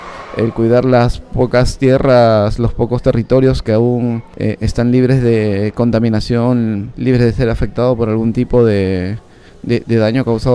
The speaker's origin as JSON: {"language": "Spanish", "country": "Peru", "said": "yo vengo de Perú."}